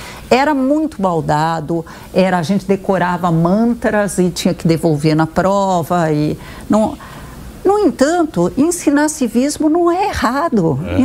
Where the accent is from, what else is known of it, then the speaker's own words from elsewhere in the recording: Brazil; Sim. Eu sou brasileira. Eu quero conhecer meu país bem